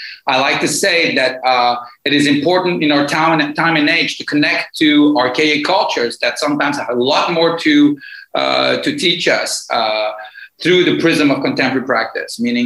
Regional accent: Morocco; my father is based in Morocco, and I grew up in Morocco after the Iranian Revolution. We are an exiled family.

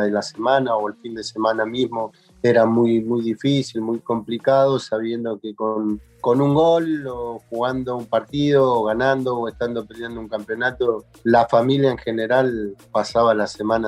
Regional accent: Villa Palito, Buenos Aires, Argentina; mido 1,90 m, me crié en Villa Palito, pasé por 1,000 situaciones

